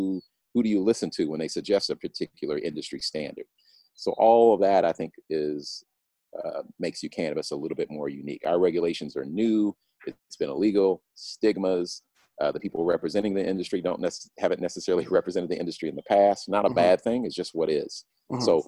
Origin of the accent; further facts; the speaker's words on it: Midwest, United States; I'm coming from the Midwest, so I had slacks on, a dress shirt.